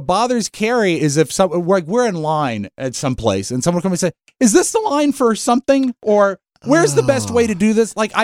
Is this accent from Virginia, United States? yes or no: yes; Leesburg, Virginia, United States; And I'm from Leesburg.